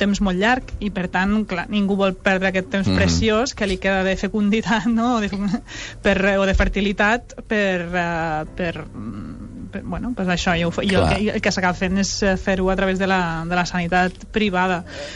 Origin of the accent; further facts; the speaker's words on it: Rosselló, Catalonia, Spain; Sí, sóc de Rosselló